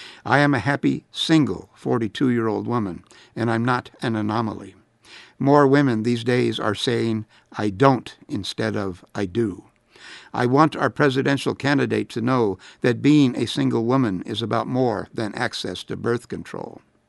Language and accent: English; California, United States; However, due to Proposition 8, I was not allowed to marry in my home state of California.